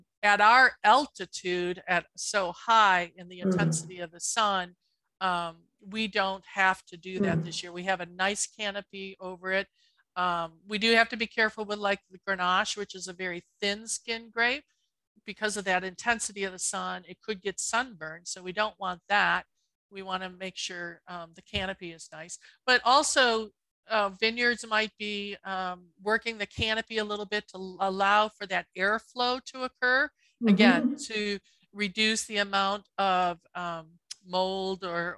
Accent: Illinois, United States; I'm from Illinois.

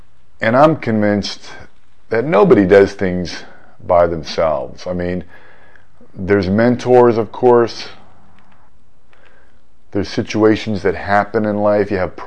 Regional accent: Seminole, Florida, United States; I mean, we grew up in Seminole, Florida. Middle-income, middle-class family

